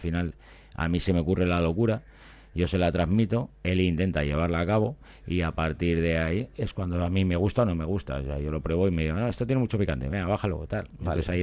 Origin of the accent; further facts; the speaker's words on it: Bilbao, Basque Country, Spain; Al final yo digo que soy de Bilbao, ¿no?